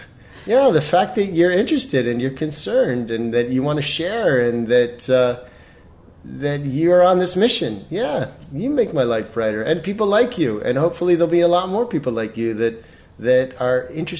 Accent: Baltimore, Maryland, United States; now in Los Angeles, United States; I mean, when I moved here from Baltimore, I come from the land of, you know, wallpaper and paint.

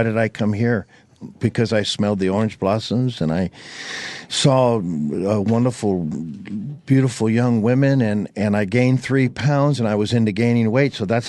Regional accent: California, United States; now in Arizona, United States; I'm from California originally. I lived out in Arizona now for 40-plus years

